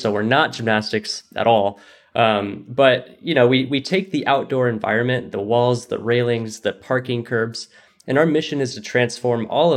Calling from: Riverside, California, United States; I'm calling in from Riverside in Southern California.

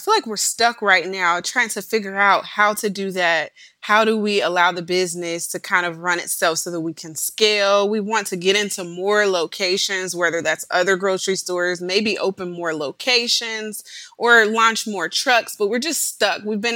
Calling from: Cincinnati, Ohio, United States; I'm calling in from Cincinnati, Ohio

